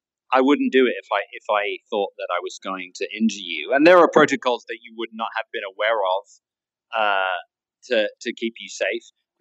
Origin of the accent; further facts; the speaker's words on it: United Kingdom; I'm British, so I don't like blowing my own trumpet